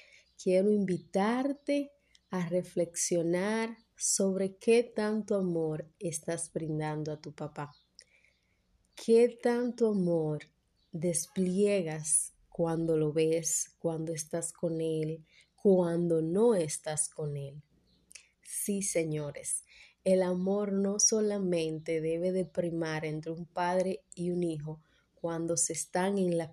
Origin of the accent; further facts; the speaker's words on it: Dominican Republic; yo soy dominicano, pero ya mi papá y mi mamá cumplieron con su deber de padre y madre